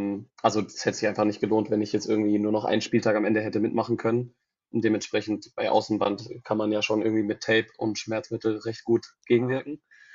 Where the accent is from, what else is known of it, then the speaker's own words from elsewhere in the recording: Baden-Württemberg, Germany; now in Cologne, Germany; ich studiere in Köln und wohne in Köln, aber bin ursprünglich auch aus dem Süden, aus der Nähe von Heidelberg, und meine Familie kommt natürlich dann teilweise auch aus Ulm.